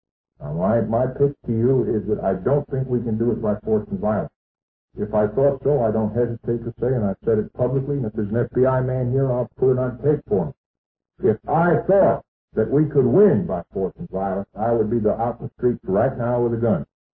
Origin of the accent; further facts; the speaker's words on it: Maine, United States; I'm a Yankee from Maine